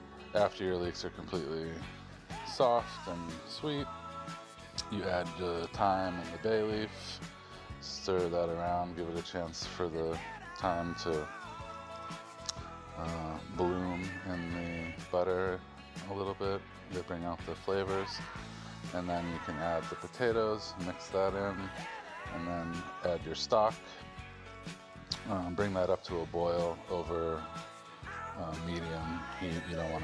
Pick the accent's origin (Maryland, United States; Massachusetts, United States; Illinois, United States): Massachusetts, United States; now in Toronto, Canada; I live in Toronto, Canada, but I'm from Massachusetts